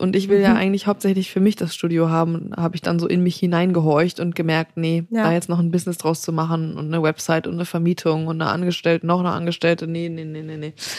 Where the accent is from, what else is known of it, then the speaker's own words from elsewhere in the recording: Rheinfelden, Baden-Württemberg, Germany; born there; Weil ich bin ja in Rheinfelden geboren, im Schwarzwald